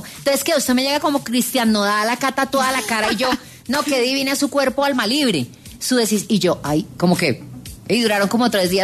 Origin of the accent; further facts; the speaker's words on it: Villavicencio, Meta, Colombia; also born or lived in Bogotá; yo soy nacida en Bogotá, criada en Villavicencio, Meta, uh-huh. Allá están mis papás viviendo